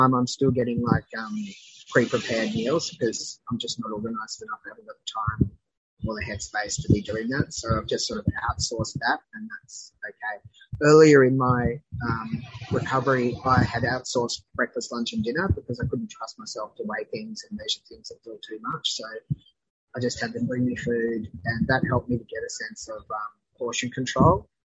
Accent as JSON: {"language": "English", "region": "Tasmania", "country": "Australia", "tie": "born there", "said": "I was born in Tasmania, which is a little island down in south Australia, and I was the first of 4 children."}